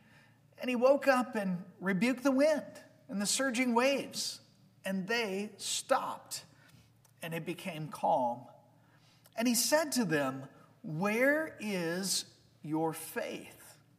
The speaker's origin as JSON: {"language": "English", "region": "Georgia", "country": "United States", "tie": "born or raised there", "said": "I grew up in Georgia, living right on a river."}